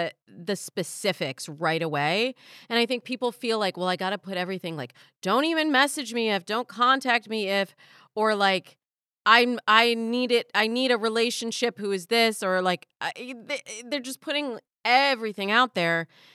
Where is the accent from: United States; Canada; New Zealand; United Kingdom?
United States; Michigan; now in Los Angeles, United States; No, I'm from Michigan.